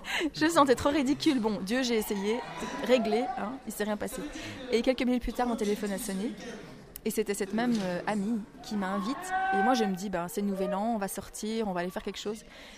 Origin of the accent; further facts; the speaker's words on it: Brussels, Belgium; je viens de Belgique, donc je suis née à Bruxelles. Et mes parents, c'était des athées, mais convaincus, pratiquants.